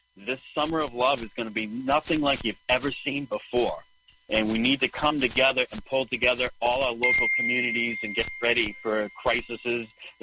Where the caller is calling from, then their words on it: New Hampshire, United States; from New Hampshire.